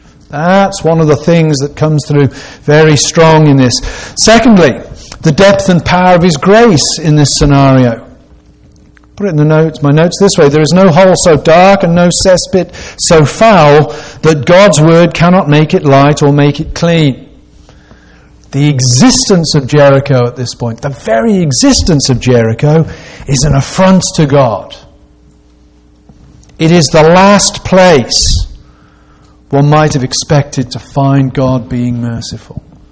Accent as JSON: {"language": "English", "country": "United Kingdom", "said": "I'm British, not used to guns really"}